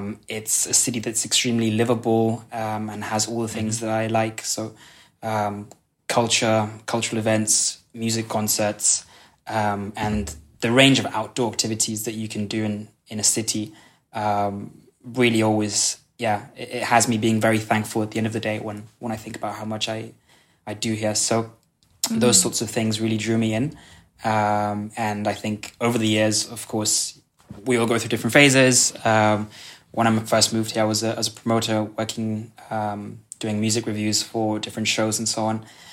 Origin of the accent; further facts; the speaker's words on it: Kenya; moved away as an adult; also born or lived in Copenhagen; now in Sønderborg, Denmark; my dad is from Kenya. So I grew up in Kenya, where I went to international school, hence the accent. I spent a lot of summers during my childhood and in my teen years in Copenhagen before moving to Denmark permanently, aged 18.